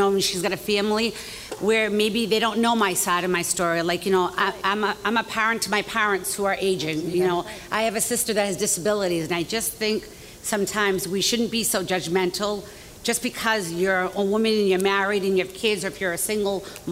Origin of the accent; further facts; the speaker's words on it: Boston, Massachusetts, United States; What you see is what you get, not just because I'm a Bostonian, because that's how I feel.